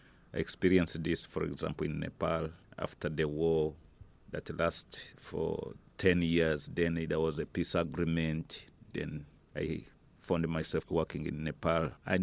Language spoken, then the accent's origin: English; Uganda; I'm from Uganda by nationality.